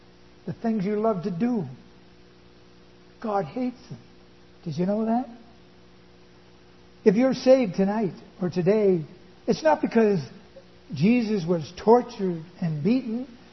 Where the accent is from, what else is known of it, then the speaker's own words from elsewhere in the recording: Pictou, Nova Scotia, Canada; If I knocked on every door in my hometown of Pictou, Nova Scotia, every one of them would say they were going to heaven.